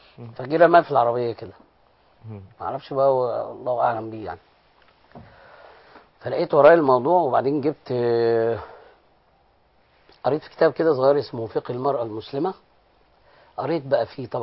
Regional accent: Cairo, Cairo Governorate, Egypt; also born or lived in Alexandria; انا اصلا من القاهره، فسبحان الله يعني انا رحت اسكندريه اشتغل فقعدت هناك

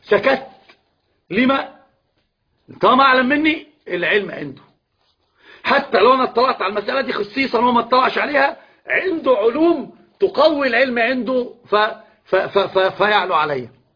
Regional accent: Egypt; الدين في كل شيء عندنا في مصر بالذات، البلد العريق العظيم

